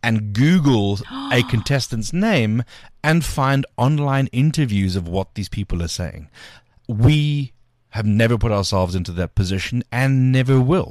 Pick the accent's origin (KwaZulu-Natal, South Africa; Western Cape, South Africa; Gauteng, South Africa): Gauteng, South Africa; Benoni; And I'm from Benoni.